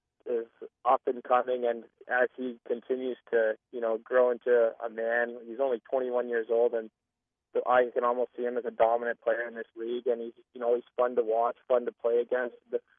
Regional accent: Orangeville, Ontario, Canada; obviously growing up in Orangeville, being a Rock fan

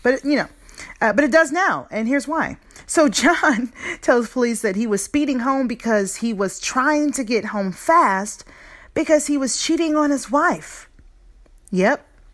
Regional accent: United Kingdom; accent: British; And there's my British accent.

